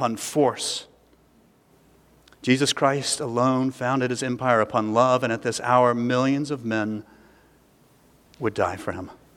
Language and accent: English; Jacksonville, Florida, United States; I grew up in Jacksonville, Florida, on the East Coast, and the bottom off the coast there is largely sandy, and so it's hard for life to get hold.